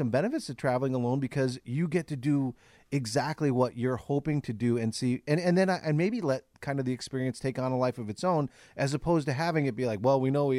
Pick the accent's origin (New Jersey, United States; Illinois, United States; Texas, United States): Illinois, United States; Chicago; and then you think to yourself, you know, I'm from Chicago.